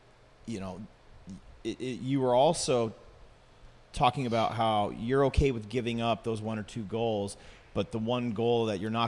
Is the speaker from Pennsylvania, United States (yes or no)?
no; Washington, United States; I'm also from Washington State, so there wasn't a lot of hockey there.